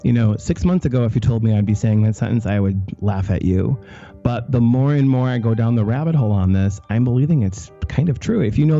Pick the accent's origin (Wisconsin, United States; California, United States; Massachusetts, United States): Wisconsin, United States; Milwaukee; I'm from Milwaukee. I love Milwaukee. And I want to put Milwaukee in as many of my films and TV shows as I can because it's a beautiful city.